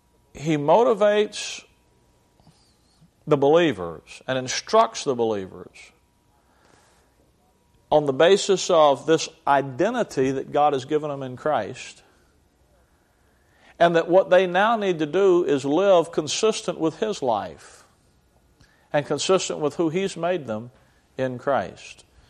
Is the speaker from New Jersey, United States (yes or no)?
no; Alabama, United States; Down south, when I used to pastor in Alabama, and I'm born and raised in Alabama